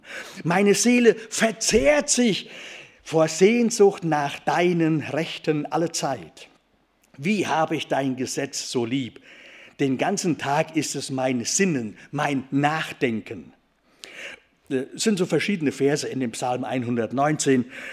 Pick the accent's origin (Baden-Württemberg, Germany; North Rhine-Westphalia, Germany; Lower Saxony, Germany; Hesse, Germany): North Rhine-Westphalia, Germany; Osthelden; Da zu Hause, wo ich herkomme, Osthelden, da steht in der Garage ein Trecker.